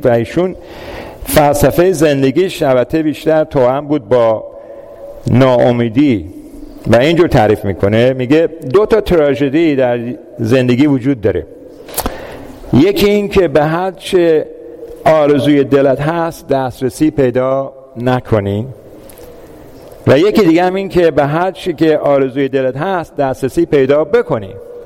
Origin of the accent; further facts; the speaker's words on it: Iran; born there; moved away as an adult; also born or lived in United States; من چطور در ایران در یک خانواده نسبتا متوسط متولد شدم. پدرم بهایی بودن، مادرم مسلمان. در هر دو مورد من بزرگ شدم. تحصیلاتم رو توی آمریکا بعد از دیپلمم در ایران انجام دادم.